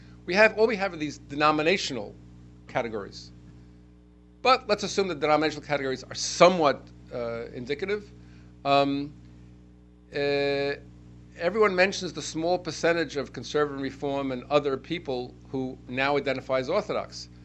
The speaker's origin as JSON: {"language": "English", "town": "Brooklyn", "region": "New York", "country": "United States", "tie": "born or raised there", "said": "I was raised in Judea Center, Brooklyn, on Bedford Avenue in Brooklyn."}